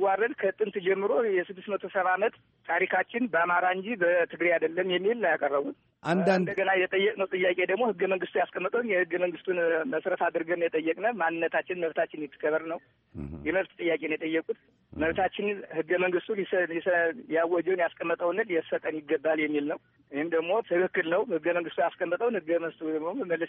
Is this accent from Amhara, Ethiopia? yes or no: yes; Armachiho, Amhara, Ethiopia; አረ እኔ በአማራነት እንጂ የአርማጭ ሆነ እኔ።